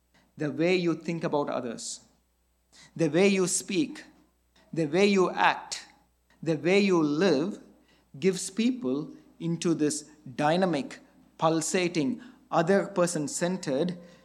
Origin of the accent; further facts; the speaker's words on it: India; Usually, growing up in India with a lot of Hindus there, they usually have a picture of their favorite deities with them.